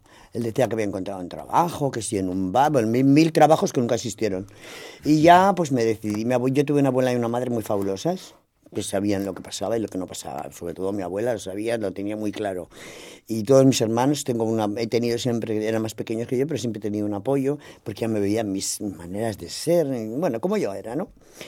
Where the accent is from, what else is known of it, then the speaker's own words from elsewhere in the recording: Madrid, Community of Madrid, Spain; moved away as an adult; also born or lived in Vigo / Murcia; now in Elche, Spain; soy madrileña, vivo en Vigo y ahora vivo en Murcia, o sea, que no te digo más. He estado en el extranjero 25 años en el extranjero, o sea, que no sé ni dónde vivo ni de dónde soy ya. Bueno, sí, soy madrileña, que quede claro.